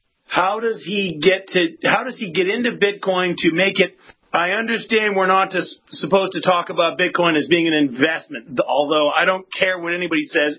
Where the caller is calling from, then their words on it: Massachusetts, United States; Oh, the police state of Massachusetts.